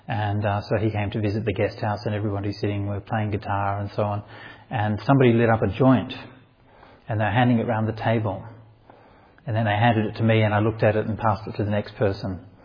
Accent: Perth, Western Australia, Australia; Perth is actually my hometown, right? I was born in Perth.

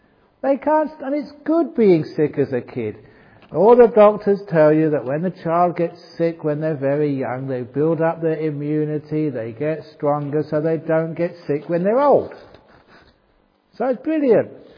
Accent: Australia; I am Australian and I have grown up in farm-like conditions during my childhood.

